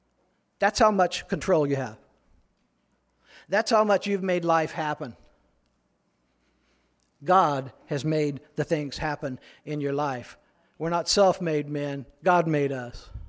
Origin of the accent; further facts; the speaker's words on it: Peoria, Illinois, United States; I grew up in Peoria. We're lucky to walk.